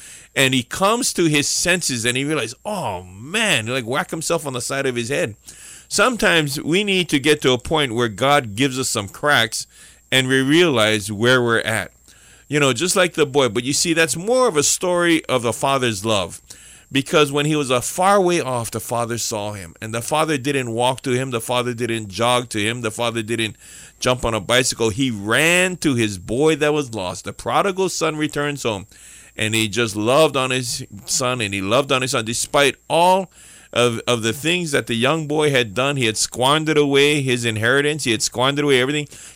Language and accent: English; Aliamanu, Hawaii, United States; the way my mom talked about me when I was growing up in Aliamanu.